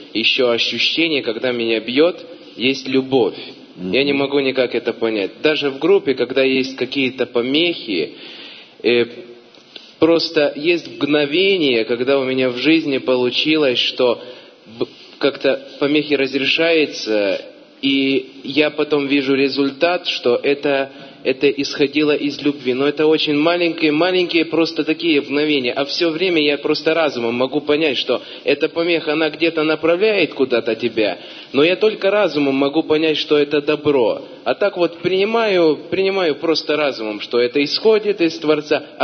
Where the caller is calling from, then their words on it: Lithuania; я из Литвы.